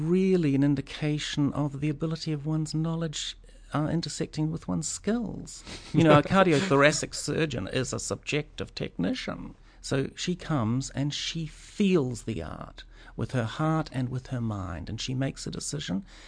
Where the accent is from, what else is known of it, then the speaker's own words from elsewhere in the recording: New Zealand; is our identity in New Zealand just like being a New Zealander and having it on your passport, or is it the way we speak to each other